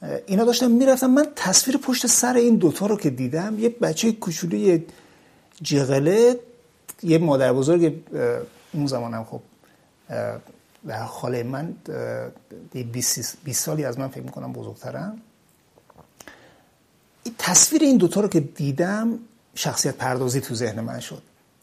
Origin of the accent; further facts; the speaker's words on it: Taybad, Razavi Khorasan, Iran; من برگشتم تایباد، شهر خودمون در مرز ایران و افغانستان.